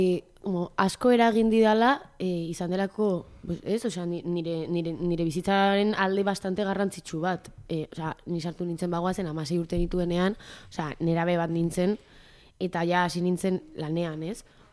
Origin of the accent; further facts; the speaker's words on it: Portugalete, Basque Country, Spain; ni Portugaletekoa naiz